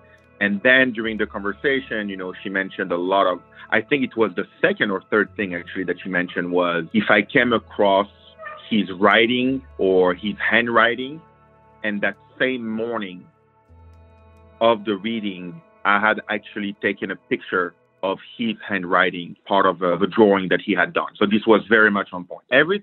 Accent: New York, United States; I'm from New York.

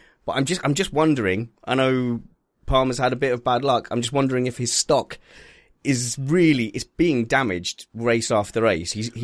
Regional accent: United Kingdom; Because obviously, as a British guy, we're all rooting for him

